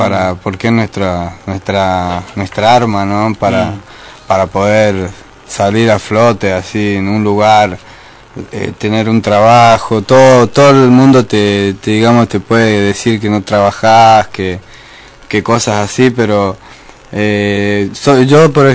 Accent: San Fernando del Valle de Catamarca, Catamarca, Argentina; soy de acá de Catamarca de San Fernando, de los barrios y del centro.

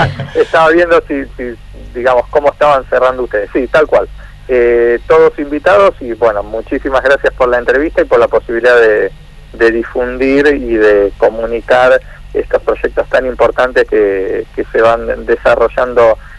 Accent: Argentina; para nosotros como argentinos, hoy por hoy … ya es un clásico

